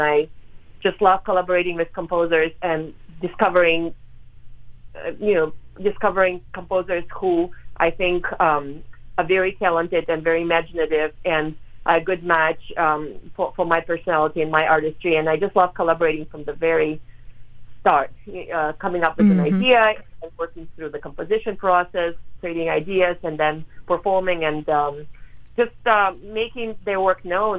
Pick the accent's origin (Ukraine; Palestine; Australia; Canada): Ukraine; Kharkiv, Kharkiv Oblast; English is a second language; now in United States; I was born in Kharkiv, Ukraine. Many people now have heard of Kharkiv because it's been bombed for more than 8 months. Mm-hmm. But that's where I grew up, in eastern Ukraine.